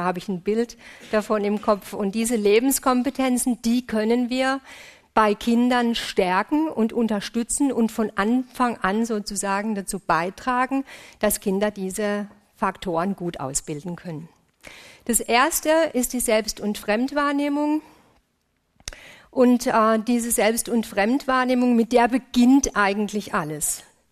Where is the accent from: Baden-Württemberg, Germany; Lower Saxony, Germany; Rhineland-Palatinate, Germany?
Baden-Württemberg, Germany; Freiburg; Ich komme aus Freiburg, wir haben einen Wohnungsnotstand, das ist unterirdisch